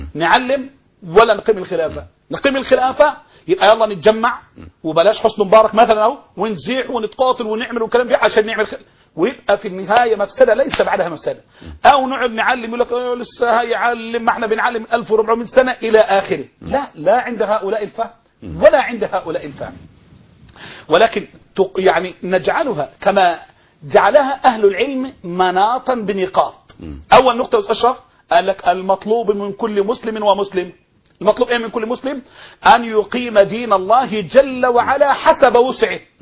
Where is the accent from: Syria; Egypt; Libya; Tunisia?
Egypt; أنا مصري وأنت سعودي.